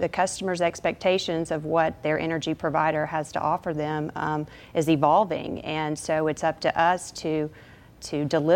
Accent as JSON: {"language": "English", "town": "Little Rock", "region": "Arkansas", "country": "United States", "tie": "born or raised there", "said": "I grew up here in Little Rock, born and raised, and attended University of Arkansas, where I got a degree in political science, and then stayed there up in Fayetteville for my law degree."}